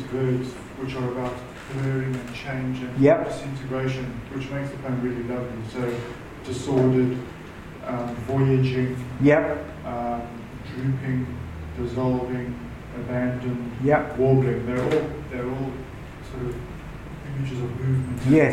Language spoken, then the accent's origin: English; South Africa; also born or lived in England; now in Australia; I grew up in South Africa.